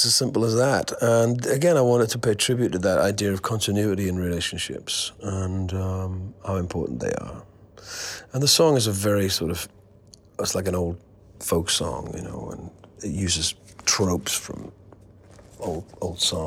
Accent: North East England, United Kingdom; I'm from Tyneside, which is a very industrial part of England. And I was brought up in a very bizarre landscape, industrial landscape, in a street next to a shipyard.

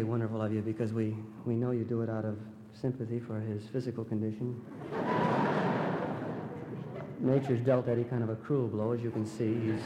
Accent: Los Angeles, California, United States; Originally, I am from Los Angeles.

